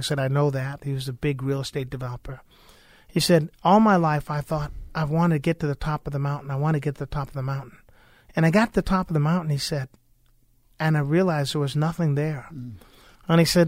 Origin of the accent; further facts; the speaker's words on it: West Covina, California, United States; I grew up in West Covina, California, East L.A. County, in a blue-collar home.